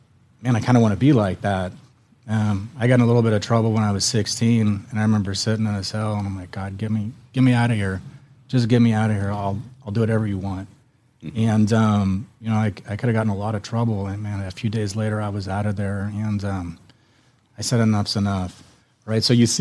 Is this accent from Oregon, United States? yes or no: yes; Oregon, United States; No, I grew up in Oregon.